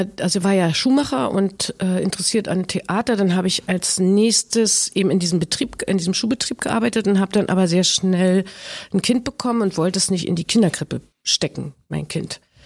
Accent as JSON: {"language": "German", "town": "Biesdorf", "region": "Berlin", "country": "Germany", "tie": "born or raised there", "said": "Ich bin ja im Arbeiter- und Bauernstaat groß geworden und in Biesdorf war jetzt nicht viel Arbeiteratmosphäre. Das ist ja dann doch Speckgürtel auch schon damals gewesen."}